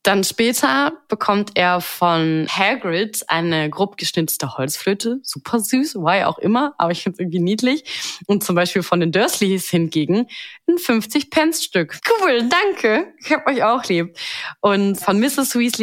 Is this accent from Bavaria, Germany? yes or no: yes; Bavaria, Germany; Wahrscheinlich gab es das nur bei uns in Bayern.